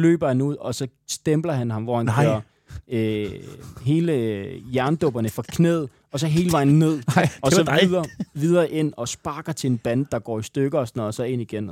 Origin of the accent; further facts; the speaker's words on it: Region of Southern Denmark, Denmark; Jeg er fra Fyn.